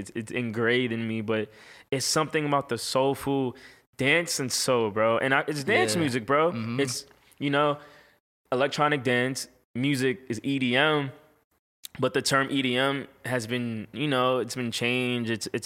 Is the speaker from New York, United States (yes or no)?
yes; New York, United States; It started just growing up in New York, you know.